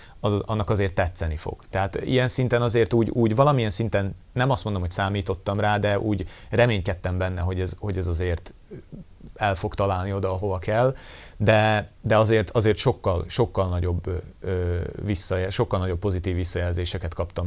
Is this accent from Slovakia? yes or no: yes; Komárno, Nitra Region, Slovakia; Bár azt sosem szeretem, hogyha ki van felejtve, hogy Komáromból származom, de Karván.